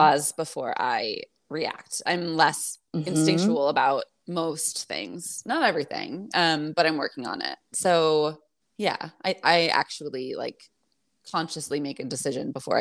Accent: Glen Ellyn, Illinois, United States; But I grew up in Glen Ellyn.

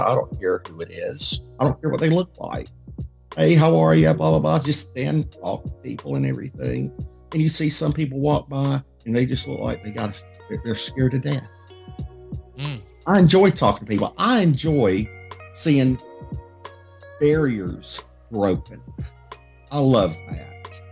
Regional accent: Georgia, United States; No, I actually was born and raised close to Atlanta, Georgia.

